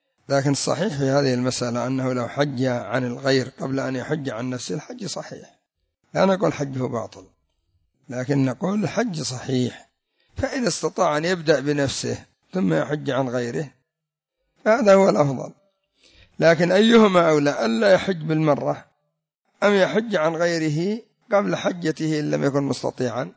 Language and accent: Arabic; Yemen; لكن مثلا الآن ربما عندنا في اليمن في هذه السنة يحتاج الحاج إلى 15,000 سعوديا